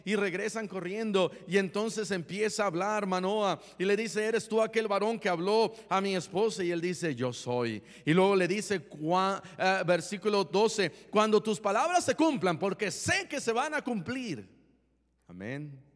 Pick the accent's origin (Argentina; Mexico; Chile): Mexico; No, yo soy de México, ¿verdad?